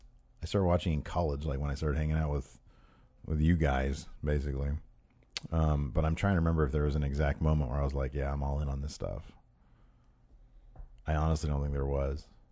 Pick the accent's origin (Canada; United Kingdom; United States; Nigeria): United Kingdom; England; I'm saying I'm from England, but I moved there when I was like 7.